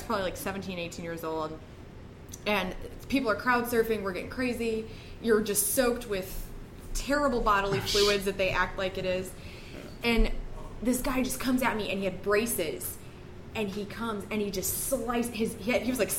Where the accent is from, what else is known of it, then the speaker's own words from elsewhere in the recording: Illinois, United States; I grew up, I'm from Illinois.